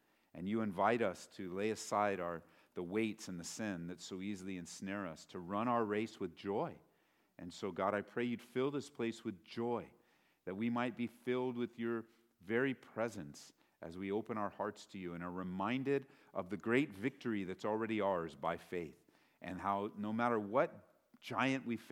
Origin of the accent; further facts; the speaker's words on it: Aurora, Colorado, United States; I am from Aurora, Colorado.